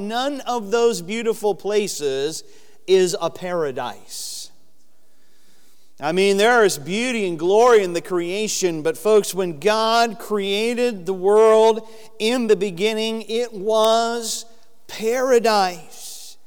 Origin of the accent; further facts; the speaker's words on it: Michigan, United States; Now, for me, I grew up in Michigan, and we used to do a lot of camping and that up in the north part of Michigan.